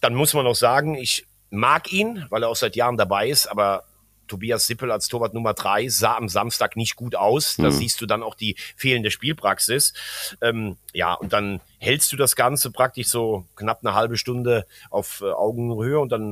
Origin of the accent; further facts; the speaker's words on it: Mayen, Rhineland-Palatinate, Germany; born there; hier bei mir in meinem Geburtsort TuS Mayen